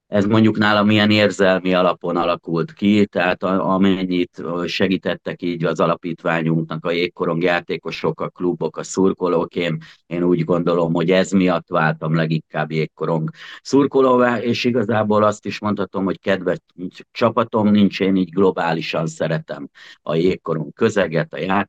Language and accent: Hungarian; Székesfehérvár, Fejér, Hungary; born there; Hát én 1975. január 23-án születtem, itt Székesfehérváron. Én azt gondolom, hogy egy hamisítatlan szuper gyerekkorom volt, csodás szülőkkel, nagyszerű testvérrel